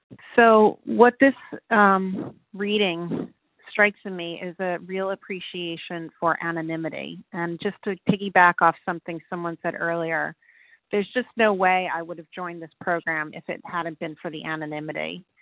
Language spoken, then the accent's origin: English; Virginia, United States; Good morning. … I'm from Virginia.